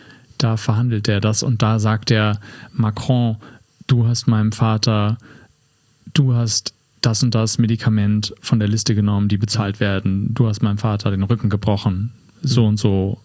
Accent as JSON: {"language": "German", "region": "Hamburg", "country": "Germany", "said": "gerade aus Hamburg, als Hamburger"}